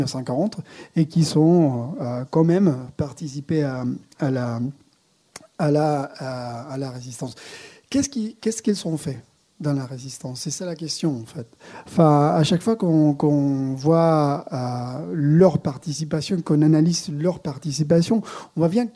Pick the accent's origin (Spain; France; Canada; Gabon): Spain; Zaragoza, Aragon; vu que moi je viens de Saragosse